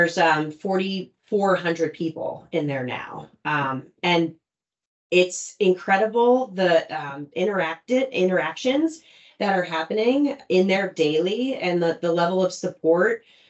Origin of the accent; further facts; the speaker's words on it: Galloway, New Jersey, United States; So we grew up in Galloway, went to Epsigami.